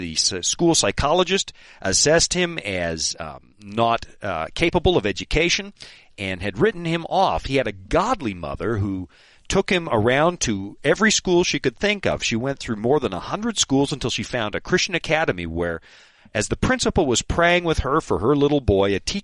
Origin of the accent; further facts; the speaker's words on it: Canada; You know I'm a Canadian